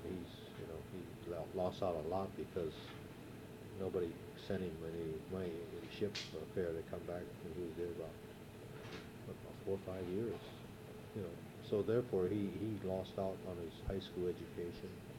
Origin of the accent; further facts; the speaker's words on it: Los Angeles, California, United States; I was born in Los Angeles.